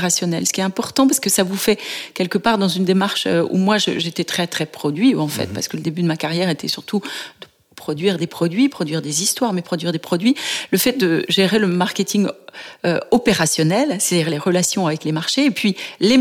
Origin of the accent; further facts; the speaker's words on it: Belfort, Bourgogne-Franche-Comté, France; born there; je viens de l'Est de la France, donc des gens très fiables, très solides, très résistants. Voilà, je suis née à Belfort